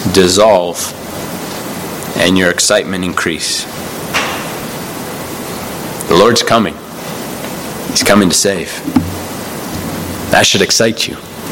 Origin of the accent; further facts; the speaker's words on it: Phoenix, Arizona, United States; I grew up in Phoenix, but I grew up as a Dodgers fan.